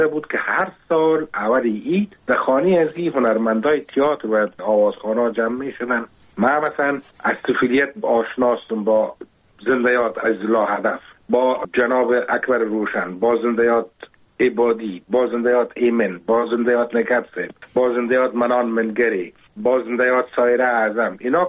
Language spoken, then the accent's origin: Persian; Kabul, Afghanistan; born or raised there